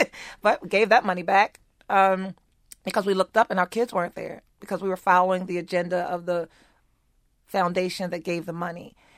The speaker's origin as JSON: {"language": "English", "town": "Baltimore", "region": "Maryland", "country": "United States", "tie": "born or raised there", "said": "I, with being Black and born and raised in West Baltimore, But having gone and got my education and my career and moved away from the city, I was clueless as to the demise that our community has been left in."}